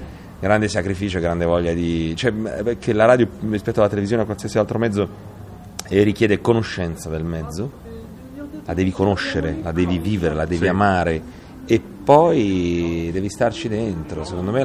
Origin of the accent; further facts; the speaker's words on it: Cerignola, Apulia, Italy; born there; una piccola radio di paese a Cerignola, da dove sono nato io, in provincia di Foggia, in Puglia.